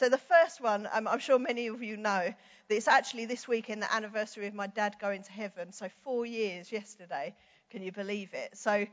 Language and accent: English; London, United Kingdom; Now, I'm from East London, and me and Mum did not go into London